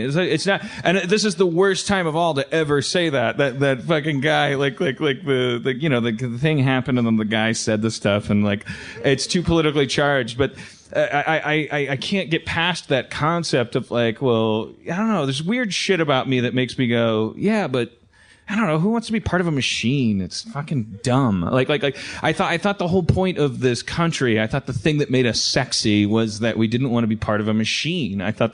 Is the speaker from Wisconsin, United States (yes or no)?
yes; Wisconsin, United States; but I feel like I, growing up in Wisconsin, I'm part of some weird like federal machine